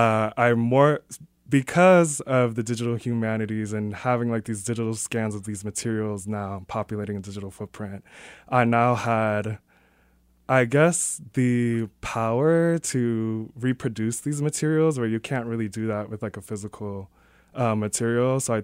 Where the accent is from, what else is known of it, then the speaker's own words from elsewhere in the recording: East Coast, United States; now in Kansas City, United States; So I'm a Kansas City transplant. I moved here in 2021, and I'm originally from the East Coast.